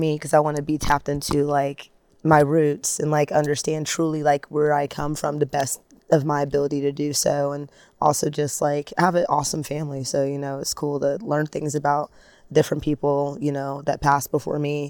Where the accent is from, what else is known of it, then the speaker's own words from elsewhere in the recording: Atlanta, Georgia, United States; I play post-genre music, which basically just means I'll have a box, and I'm from Atlanta.